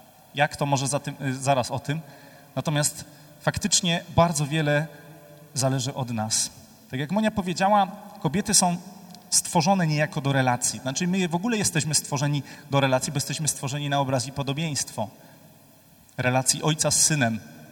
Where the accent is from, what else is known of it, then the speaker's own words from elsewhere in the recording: Silesian Voivodeship, Poland; bo ja pochodzę ze Śląska, tam śluby mamy o 11 na przykład, nie?